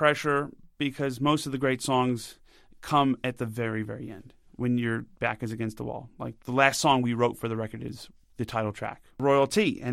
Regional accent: United States; Being an American, I don't really understand the dynamic

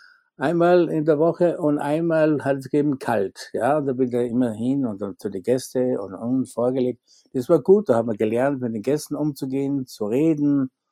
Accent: Austria; Als Österreicher war es ja nicht, wir waren ja nicht in der EU.

